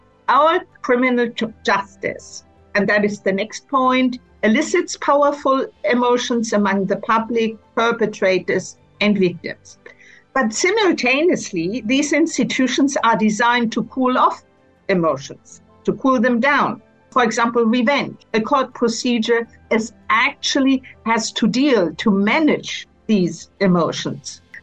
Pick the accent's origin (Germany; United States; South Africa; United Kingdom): Germany; Lübeck, Schleswig-Holstein; which was just very close to my hometown of Lübeck.